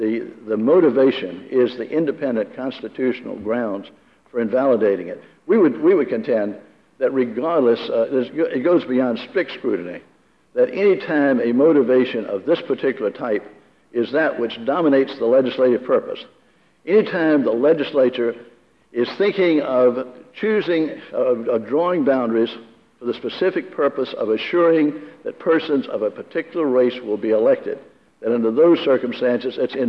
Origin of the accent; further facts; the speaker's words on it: Durham, North Carolina, United States; which stretches from Durham, my hometown, to Gastonia.